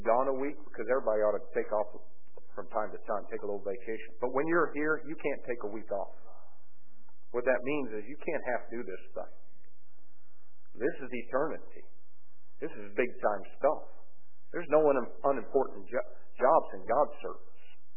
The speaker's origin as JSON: {"language": "English", "town": "Jasonville", "region": "Indiana", "country": "United States", "said": "I said, I'm from Jasonville, Indiana, and I don't want anybody to know where that's at."}